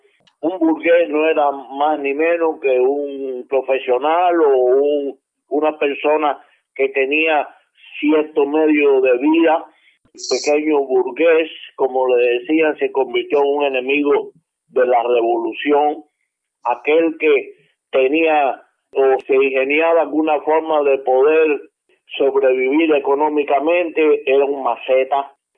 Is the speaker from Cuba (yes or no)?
yes; Cuba; moved away; tropezamos con gente de otros países aquí, sobre todo latinoamericanos, que te dicen, tú no hablas como cubano.